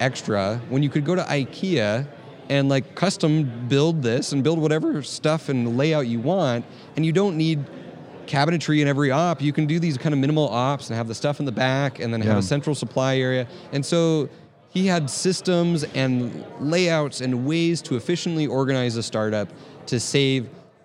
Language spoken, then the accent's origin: English; Canada; And like I don't even really own that as a Canadian.